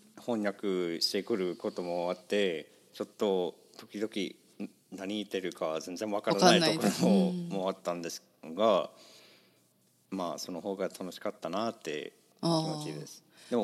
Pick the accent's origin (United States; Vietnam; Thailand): United States; now in Japan; それを聞いてたらアメリカ育った私には、うん、え、全然これこういうぐらいは何もないでしょ、